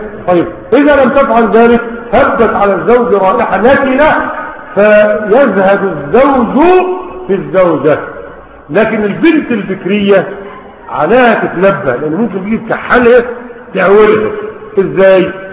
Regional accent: Egypt; ولذلك عندنا في مصر 9 مليون عالم، عندنا في مصر 9 مليون عالم فاتت ال 30

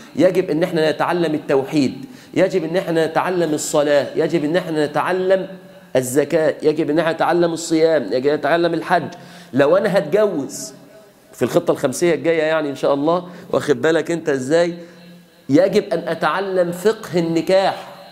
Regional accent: Egypt; احنا من مفاخرنا كمصريين

